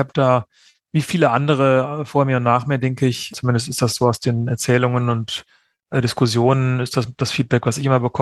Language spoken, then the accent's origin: German; Cologne, North Rhine-Westphalia, Germany; moved away as an adult; ich bin in Köln aufgewachsen und habe Köln an der Universität zu Köln studiert und bin dann nach dem ersten Staatsexamen aus Köln weg nach Berlin zum Referendariat.